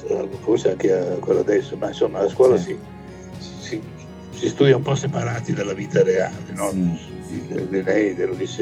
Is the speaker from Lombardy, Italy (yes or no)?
yes; Milan, Lombardy, Italy; Io sono di Milano, sì, e andavamo lì nella nebbia, col freddo